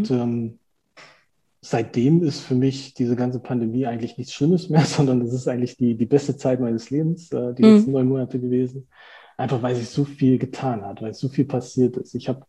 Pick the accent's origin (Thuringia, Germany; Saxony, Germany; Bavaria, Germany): Saxony, Germany; born there; moved away as an adult; Ein gebürtiger Erzgebirgler in der Nähe von Chemnitz, geboren und bin mit 18 in den Westen gezogen, erst nach Düren, habe dann da meine Ausbildung in Aachen gemacht.